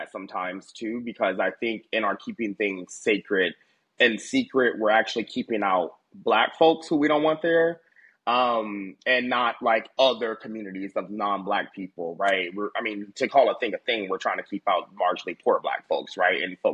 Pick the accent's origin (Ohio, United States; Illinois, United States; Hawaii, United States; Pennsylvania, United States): Ohio, United States; I'm from Ohio, born and raised, and I don't think I knew about the vineyard ever until I moved to D.C.